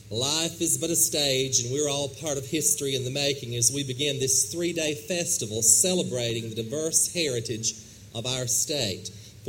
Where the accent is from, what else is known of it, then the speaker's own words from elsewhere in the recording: White Springs, Florida, United States; I'm not ashamed to tell anybody that I'm from White Springs, Florida. And I'm so glad I had the privilege of growing up here.